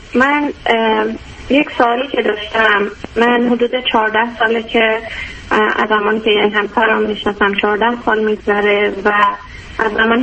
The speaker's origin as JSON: {"language": "Persian", "country": "Iran", "moved": "as an adult", "lives_now": "Canada", "said": "ما کلن از ایران مهاجرت کردیم. از طریق پدرم که تخصصی اقدام کرده بودن اومدیم کانادا"}